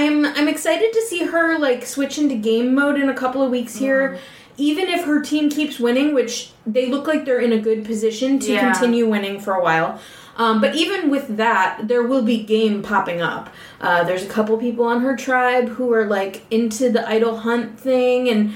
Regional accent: Toledo, Ohio, United States; usually because they're either from my hometown, from Toledo, or they're, like, a former player

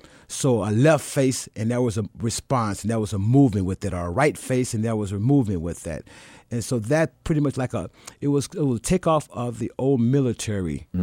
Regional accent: St. Louis, Missouri, United States; hey, I'm from St. Louis. I went to the Herbert Hoover Boys Club and I was part of a drill team.

